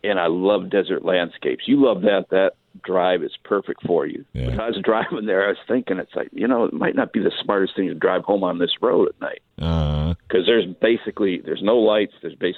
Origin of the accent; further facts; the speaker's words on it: Michigan, United States; You know, in the old days when I was growing up in Michigan, we went to the races sometimes three nights a week.